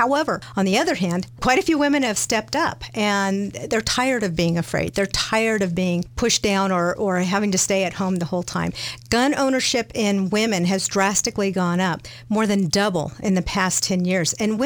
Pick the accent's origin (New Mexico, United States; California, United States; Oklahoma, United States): New Mexico, United States; Albuquerque; And I grew up in the Albuquerque area. I was born here in Albuquerque.